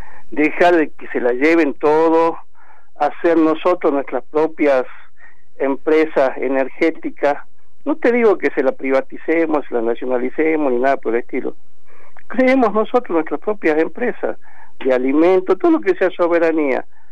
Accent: Argentina; cuando el dueño de todo eso, que somos los argentinos

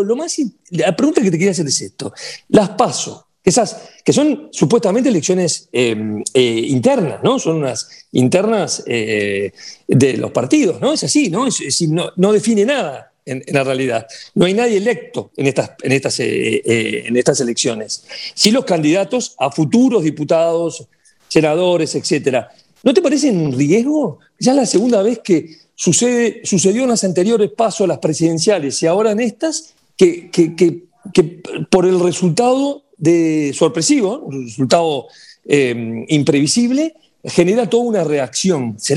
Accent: Uruguay; a mí, por ejemplo, de Uruguay, soy uruguayo

